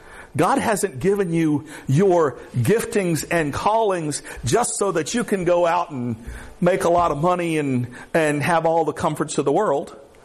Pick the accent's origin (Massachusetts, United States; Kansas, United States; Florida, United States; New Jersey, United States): Florida, United States; Now, I want you to know, I grew up in the Everglades.